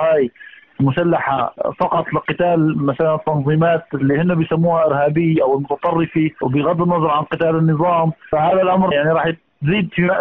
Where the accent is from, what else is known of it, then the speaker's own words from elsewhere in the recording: Syria; يعني نحن مشكلتنا كسوريين ومعاناتنا هي في هالنظام